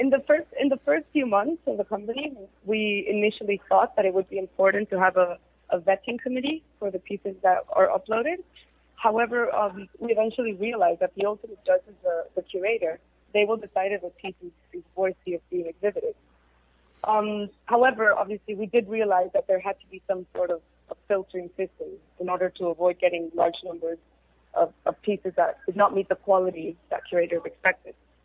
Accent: Ecuador; now in London, United Kingdom; We're based in London. I'm actually from Ecuador, but we are based in London at the moment.

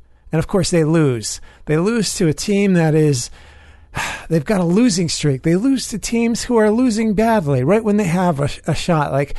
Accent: New York, United States; born there; I was born in New York, some of you know. So I have some allegiances. So it's not like I'm a fair weather fan for the Mets

